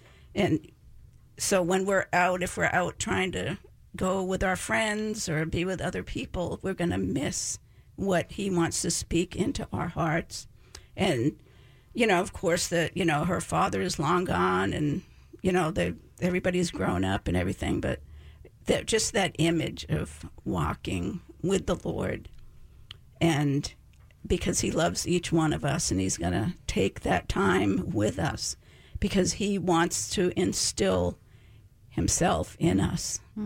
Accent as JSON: {"language": "English", "region": "New England", "country": "United States", "tie": "born or raised there", "said": "so whenever it's fall, I grew up in New England, so all the leaves are turning and all these gorgeous colors and everything."}